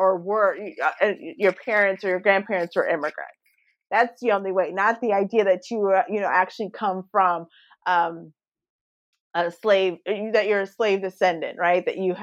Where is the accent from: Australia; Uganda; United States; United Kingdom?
United States; I'm American, I'm Black, I'm a woman